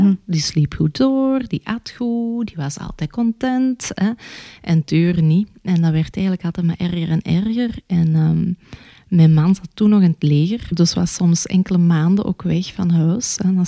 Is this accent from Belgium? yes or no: yes; Geel, Antwerp, Belgium; Nu, ik ben van Geel. We zijn redelijk bekend en befaamd voor onze gezinsverpleging en ook onze grote psychiatrie hier. We hebben ook heel veel bijzondere doelgroepen hier op dit grondgebied in Geel.